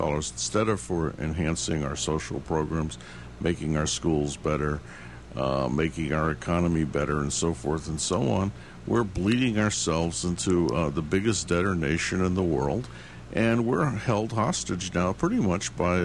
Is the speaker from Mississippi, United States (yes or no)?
no; California, United States; I'm from California. So I was really happy to see all these Mexicans move into the area, because it made me feel like California.